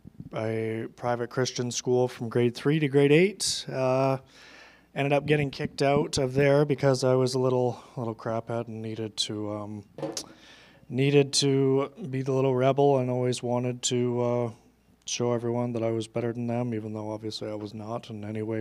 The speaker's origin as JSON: {"language": "English", "town": "Chilliwack", "region": "British Columbia", "country": "Canada", "tie": "born or raised there", "lives_now": "Sparwood, Canada", "said": "I live now in Sparwood, which ain't far from here. I'm sure you all know about that place. I grew up in Chilliwack."}